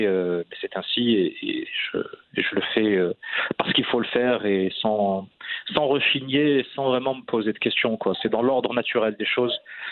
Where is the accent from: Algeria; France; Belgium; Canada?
France; dans la cellule familiale marocaine, on a été élevé, même si on a grandi en France, on a été élevé vraiment avec les valeurs, les principes de notre marocanité.